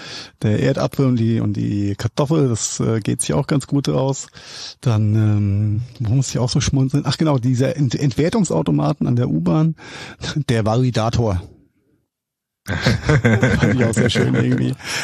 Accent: Mainz, Rhineland-Palatinate, Germany

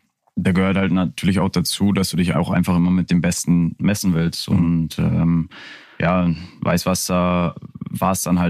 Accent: Niesky, Saxony, Germany; also born or lived in Görlitz; Ja gut, ich bin ja nur in Görlitz geboren. Ja. Aufgewachsen bin ich in Nieski.

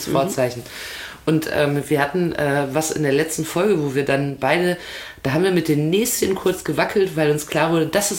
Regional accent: North Rhine-Westphalia, Germany; Ich komme ja aus dem Pott

